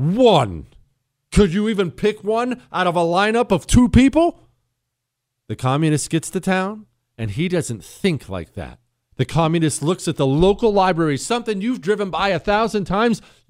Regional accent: Michigan, United States; Jesse, last week a black guy in my home state of Michigan went into Burger King

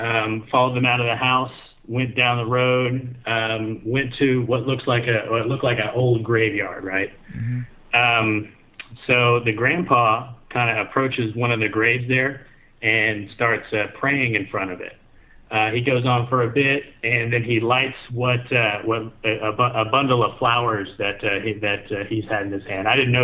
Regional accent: Texas, United States; moved away; also born or lived in Japan; Well, like Marcus, I'm Texan.

